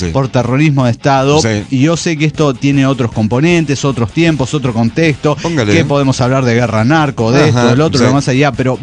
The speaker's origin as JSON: {"language": "Spanish", "town": "Mérida", "region": "Yucatán", "country": "Mexico", "said": "Y que soy de Mérida, Yucatán."}